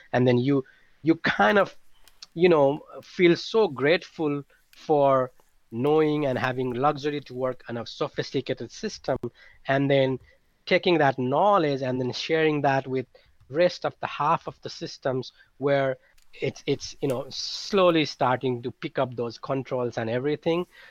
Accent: Nepal; So I came from Nepal. I worked about 7 years in a wastewater system in Kathmandu, Nepal, which is a capital city.

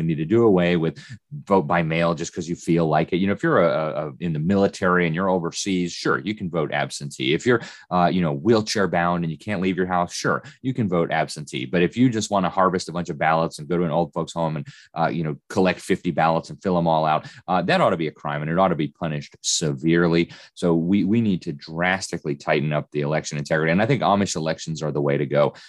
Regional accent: Mexico; also born or lived in Mexico City; I grew up in Mexico. I spent 7 years in Mexico City

